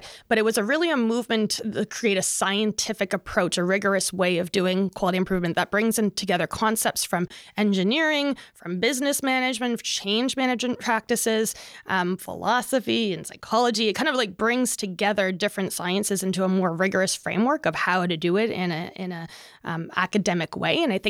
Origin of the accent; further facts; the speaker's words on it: Mississauga, Ontario, Canada; so I grew up in Mississauga, just out of Toronto. I'm an only child.